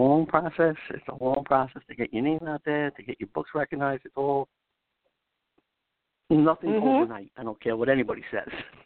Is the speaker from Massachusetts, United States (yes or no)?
no; Long Island, New York, United States; I am a New Yorker. If you can't tell, I am a New Yorker. How you doing? I live on Long Island, New York, 11 towns to be specific. Born and raised in Long Island, It's an island, we live on it, not in it.